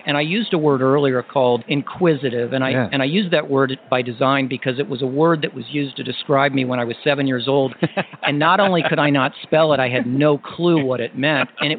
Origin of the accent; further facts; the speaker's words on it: Columbus, Ohio, United States; I grew up in Columbus, Ohio, and went to Ohio Wesleyan University